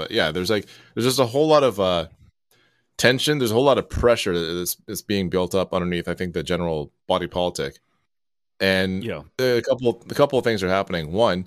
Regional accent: Canada; I'm from Canada

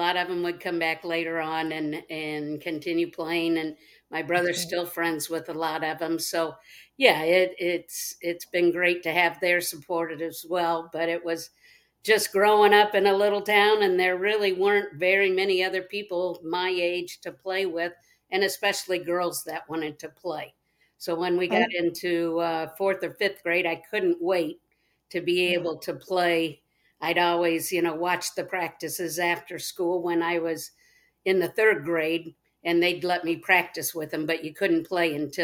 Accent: Claypool, Indiana, United States; Yes, I grew up in Claypool, Indiana, and our town was very, very small.

